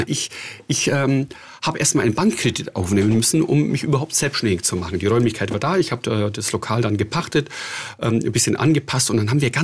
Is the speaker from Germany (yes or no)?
yes; Hohenschwangau, Bavaria, Germany; in meiner Heimatstadt oder Heimatdorf in Hohenschwangau unterhalb der Königsschlösser